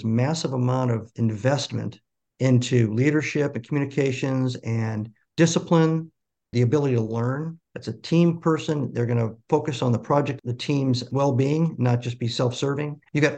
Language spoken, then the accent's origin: English; Nebraska, United States; also born or lived in Japan / Hawaii; I was born and raised in Nebraska for the most part, traveled a little bit in my teens because my father worked for the Department of the Army. So I was in Japan, Hawaii.